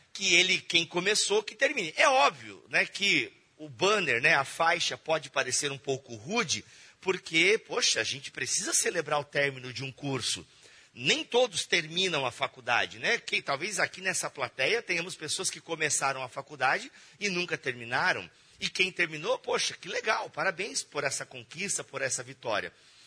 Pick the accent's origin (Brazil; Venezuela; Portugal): Brazil; Joinville, Santa Catarina; sou de Joinville, Santa Catarina, casado com a Alexandra, pai da Milene e do Kalel.